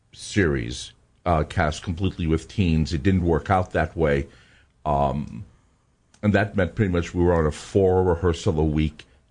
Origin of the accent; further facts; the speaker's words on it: West Coast, United States; I come from the West Coast. I had my own theater production company there